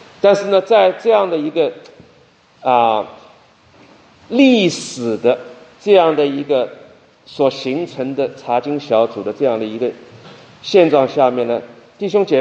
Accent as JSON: {"language": "Chinese", "country": "China", "tie": "born or raised there", "said": "特别是从大陆出生，我自己是大陆出生长大，很多动荡"}